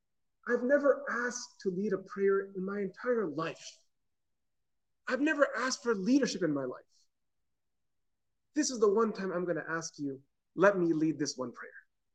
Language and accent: English; Elizabethtown, Kentucky, United States; born there; Growing up, we were never part of a big Muslim community. I was born in Elizabethtown, Kentucky, right?